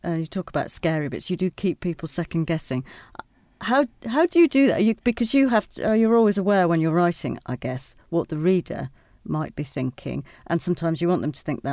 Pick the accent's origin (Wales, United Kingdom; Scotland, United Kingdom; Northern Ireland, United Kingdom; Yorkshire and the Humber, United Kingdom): Yorkshire and the Humber, United Kingdom; I'm as a Yorkshire lass myself.